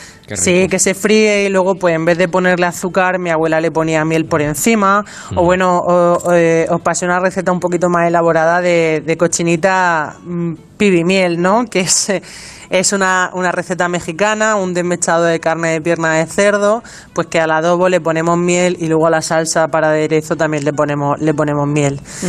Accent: Alhama de Murcia, Region of Murcia, Spain; now in Valencia, Spain; yo estoy adoptada aquí en Valencia, pero soy de Alhama de Murcia.

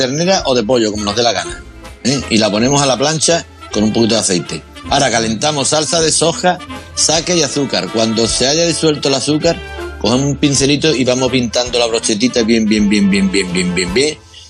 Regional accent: El Puerto de Santa María, Andalusia, Spain; Hola, petarda, que estamos en feria en mi pueblo, qué alegría más grande.

